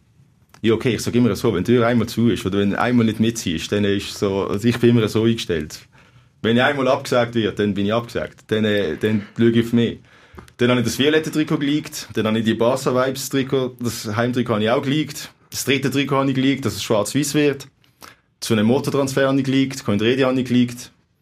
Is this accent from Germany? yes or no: no; Switzerland; Für mich als Schweizer